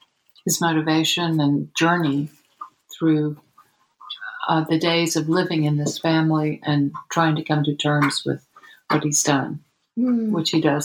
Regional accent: the South, United States; I came to this passion because of growing up in the South and experiencing racial discrimination on such a huge scale of African Americans being badly treated.

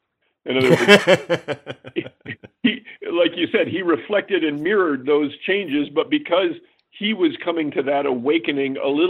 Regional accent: Grand Rapids, Michigan, United States; was the story of a senator from Michigan, from my hometown of Grand Rapids, named Arthur Vandenberg.

